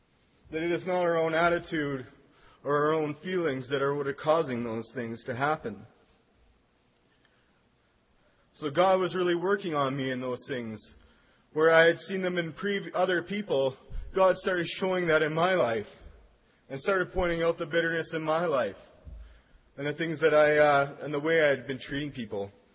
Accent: Edmonton, Alberta, Canada; from Edmonton.

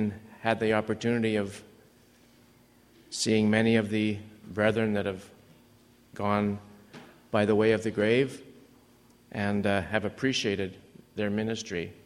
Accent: Vancouver, British Columbia, Canada; I'm from Vancouver.

